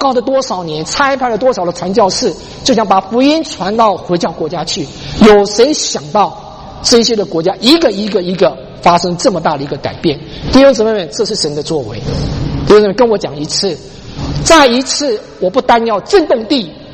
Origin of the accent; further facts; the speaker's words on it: Taiwan; 还有我不晓得在我们从台湾来的哈